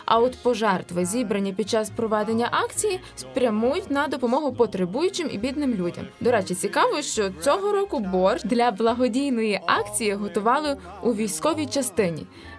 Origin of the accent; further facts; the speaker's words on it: Stryi, Lviv Oblast, Ukraine; бо я ж насправді зі Стрия. Це моє дуже любе, кохане, рідне місто.